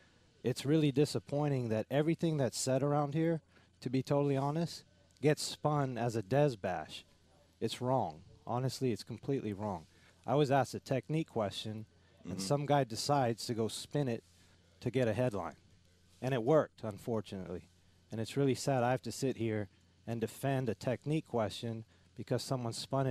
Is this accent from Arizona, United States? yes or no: no; California, United States; also born or lived in Plano; I would say, I guess, California's home.